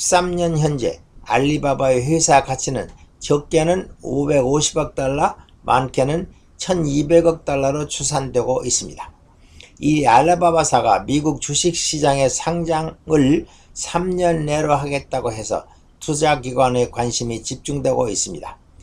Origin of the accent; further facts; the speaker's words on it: South Korea; 저는 한국인으로서의 긍지가 강해집니다.